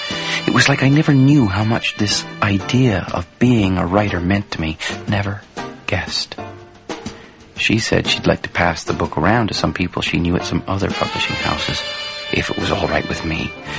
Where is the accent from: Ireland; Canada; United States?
Canada; Big River, Ontario; I'm not from here. I'm from Big River, south of Thunder Bay, a little bit, about 20 kilometers.